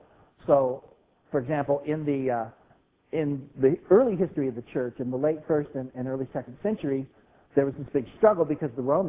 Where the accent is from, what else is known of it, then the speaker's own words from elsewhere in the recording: United States; And besides that, I'm an American, and Americans are supposed to pretty much do what we want